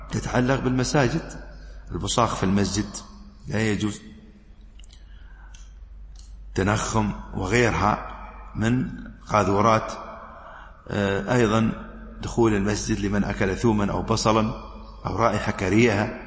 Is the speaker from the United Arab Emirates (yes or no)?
yes; United Arab Emirates; نحن الحمد لله عندنا في الإمارات هذا الشيء